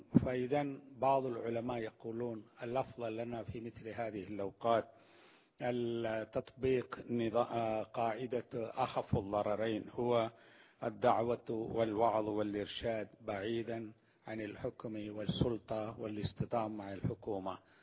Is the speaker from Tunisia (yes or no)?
no; India; Arabic is a second language; نحن العجم من الهند